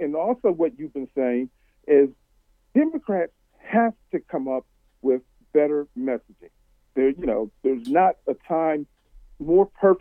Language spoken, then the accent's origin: English; Philadelphia, Pennsylvania, United States; She would be smiling from ear to ear because she was a English teacher back in my hometown of Philadelphia.